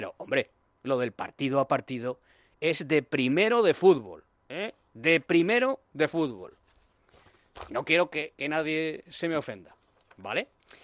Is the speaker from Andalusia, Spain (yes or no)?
no; Madrid, Community of Madrid, Spain; como soy madrileño y ejerzo de madrileñista